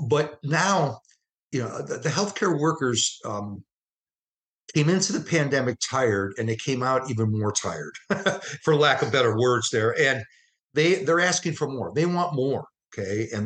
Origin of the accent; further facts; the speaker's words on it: Cleveland, Ohio, United States; as a high school biology teacher and football and track coach in Cleveland, Ohio, and my hometown.